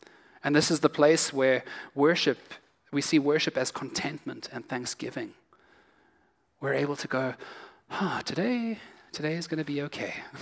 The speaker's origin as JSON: {"language": "English", "country": "South Africa", "said": "Now, I said already, I'm from South Africa, and we are famous for game drives"}